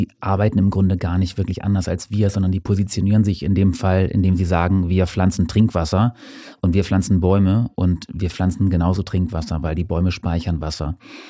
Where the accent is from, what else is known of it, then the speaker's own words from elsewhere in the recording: Hamburg, Germany; als Hamburger, die wir uns jetzt hier nur in der Stadt befinden